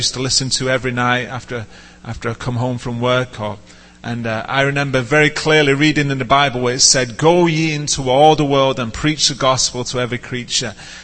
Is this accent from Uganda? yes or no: no; England, United Kingdom; born there; Pastor Jarvis had mentioned that I was born in England, and that is where I also found the Lord, in the UK.